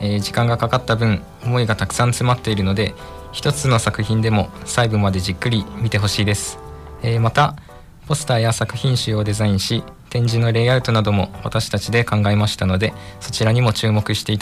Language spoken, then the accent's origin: Japanese; Fukuyama, Hiroshima, Japan; 福山市出身